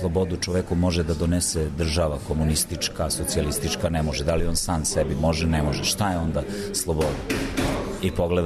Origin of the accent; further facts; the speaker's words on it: Kragujevac, Šumadija and Western Serbia, Serbia; Ja sam čovjek iz Šumadije, inače ja sam Kragujevčanin